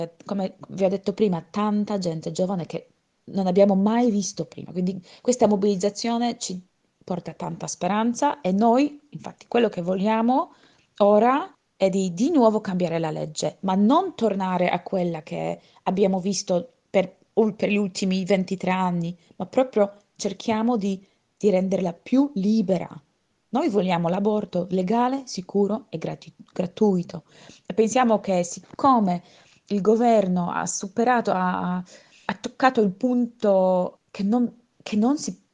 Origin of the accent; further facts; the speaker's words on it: Poland; now in Berlin, Germany; io vengo dalla Polonia, faccio parte del movimento femminista lì nel mio paese, però da più di un anno abito a Berlino.